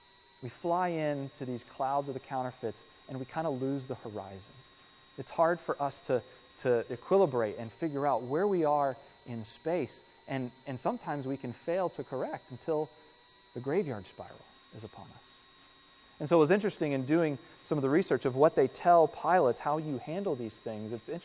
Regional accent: Virginia Beach, Virginia, United States; Just this last week, I was down in Virginia Beach in my hometown, and having grown up there, you see these bumper stickers that say, I heart jet noise, okay?

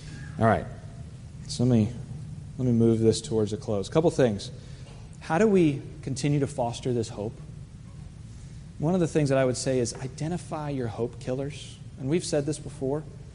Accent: Virginia Beach, Virginia, United States; this happened in Virginia Beach, my hometown, a number of years ago

